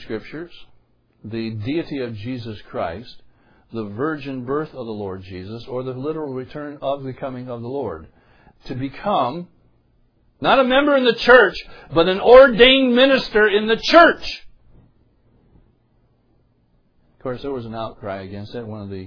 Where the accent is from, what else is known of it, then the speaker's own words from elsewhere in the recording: New York, United States; struck me because Auburn is the county seat for the county that I grew up in. It's about 25 miles from my hometown.